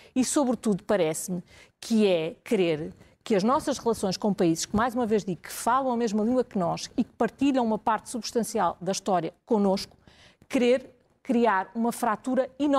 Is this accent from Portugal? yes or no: yes; Portugal; Eu, enquanto portuguesa, orgulho-me.